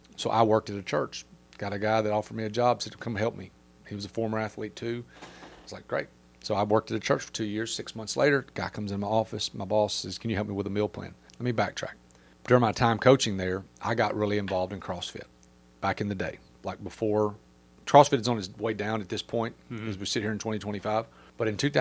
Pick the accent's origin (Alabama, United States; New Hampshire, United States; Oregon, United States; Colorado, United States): Alabama, United States; Birmingham; So born and raised in Birmingham, from the time I was five, knew what I wanted to do for a living.